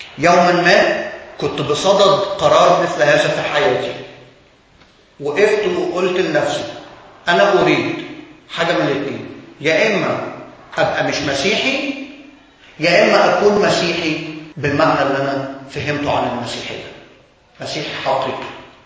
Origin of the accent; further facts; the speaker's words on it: Egypt; ويبدو هذا ما نحن فيه كمصريين